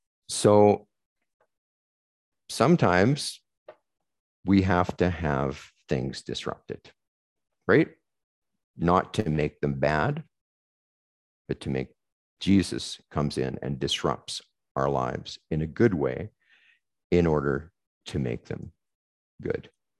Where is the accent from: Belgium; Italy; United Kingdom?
United Kingdom; England; I'm English.